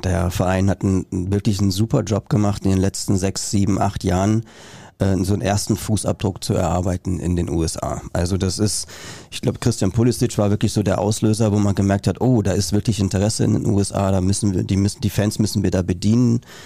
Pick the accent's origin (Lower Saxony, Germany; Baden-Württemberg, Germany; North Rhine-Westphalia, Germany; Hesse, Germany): North Rhine-Westphalia, Germany; born there; Ich bin im Münsterland geboren